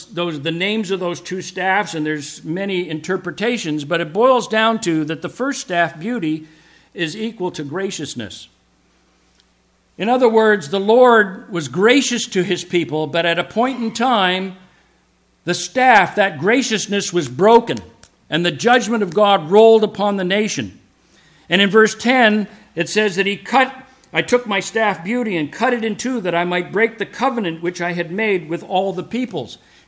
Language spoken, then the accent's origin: English; Montreal, Quebec, Canada; where I grew up in Montreal